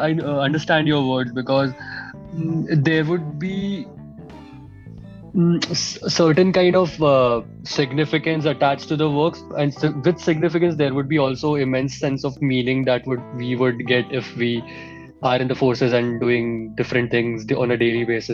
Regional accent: North India, India; Well, we have been born and brought up in the North, mostly in the North region.

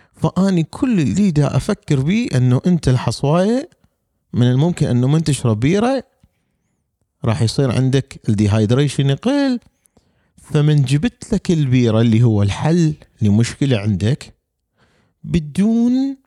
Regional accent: Iraq; لأنه عيب عندنا بالعراق أنه الواحد يلبس مناظر

